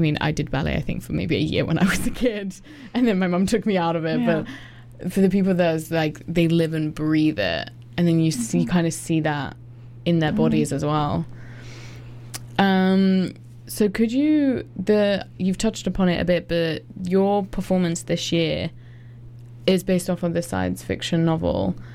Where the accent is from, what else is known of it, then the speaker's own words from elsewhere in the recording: England, United Kingdom; So I'm from England, and in case you couldn't tell by the accent.